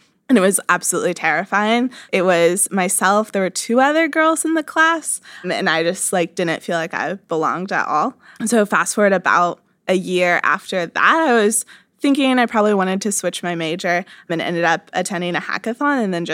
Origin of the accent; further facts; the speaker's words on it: Kansas, United States; So I grew up in Kansas. Not a huge tech scene there.